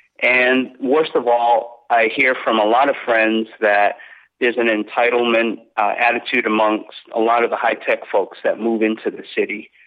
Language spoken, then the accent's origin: English; Massachusetts, United States; now in San Francisco, United States; I've lived out in San Francisco since 1982. I moved out from Massachusetts.